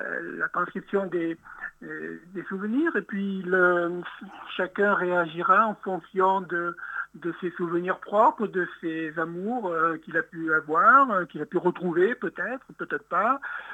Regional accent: Calvisson, Occitanie, France; Donc, moi, j'habitais à côté. Je suis originaire de Calvisson.

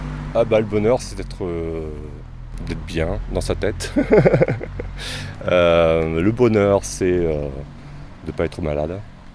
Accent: Orléans, Centre-Val de Loire, France; moi je suis natif d'Orléans voilà, à l'origine.

